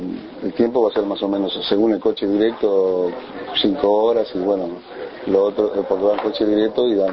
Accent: Melo, Cerro Largo, Uruguay; Yo justamente soy oriundo de Melo, de Cerro Largo.

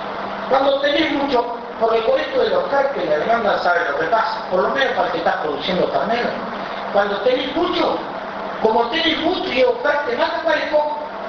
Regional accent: Uruguay; hemos tenido miedo o vergüenza casi de presentarnos como uruguayos, como carne uruguaya.

